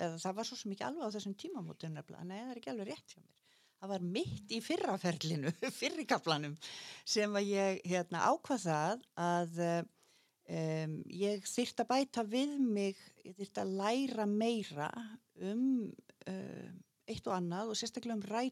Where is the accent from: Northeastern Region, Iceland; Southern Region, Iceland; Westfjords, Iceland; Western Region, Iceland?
Northeastern Region, Iceland; Akureyri; also born or lived in England; Og uppalinn að tölvöld miklu leiti hérna á Akureyri, en samt mikið líka í sveitin í Fnjóskadal. Og svo var ég líka sem krakki eitt ár í Englandi, eða tæft ár. Og svo hef ég búið svona hingað og þangað, en lengst af hér.